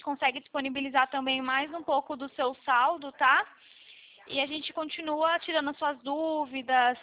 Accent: Valinhos, São Paulo, Brazil; Eu sou de Valinho, São Paulo.

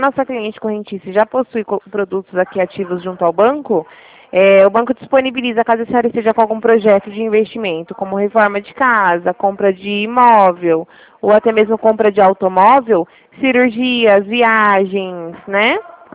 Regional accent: Araraquara, São Paulo, Brazil; Região de Ribeirão. Araraquara.

